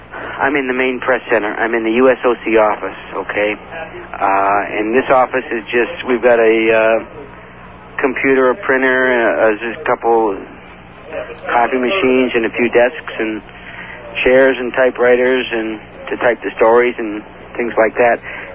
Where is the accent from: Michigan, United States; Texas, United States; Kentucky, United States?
Michigan, United States; Have not. I'm from Michigan.